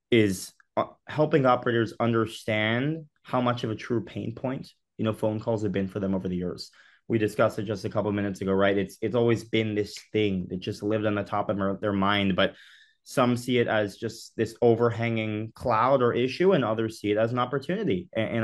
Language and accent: English; Connecticut, United States; I was raised in Connecticut, but have a lot of family, from the Highland Park area in Illinois.